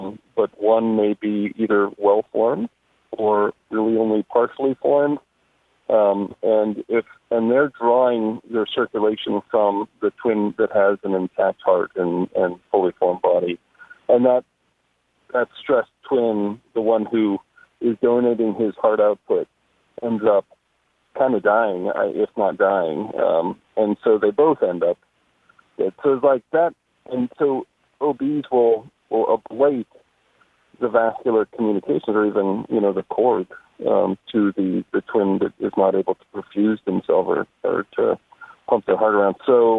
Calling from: Covington, Kentucky, United States; I'm calling from Northern Kentucky, which is Covington.

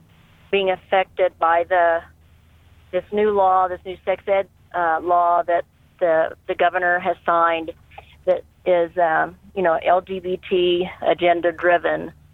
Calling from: Denver, Colorado, United States; Yes, I'm from Denver

